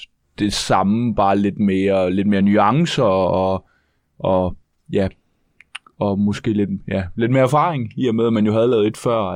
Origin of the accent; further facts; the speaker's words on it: Region of Southern Denmark, Denmark; Jo, altså, jeg er fynbo